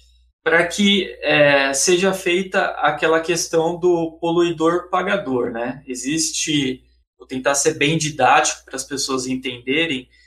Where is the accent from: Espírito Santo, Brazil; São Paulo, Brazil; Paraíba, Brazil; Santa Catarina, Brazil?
São Paulo, Brazil; Cubatão; Eu cresci em Cubatão, foi o primeiro polo industrial de Cubatão, a primeira cidade a se industrializar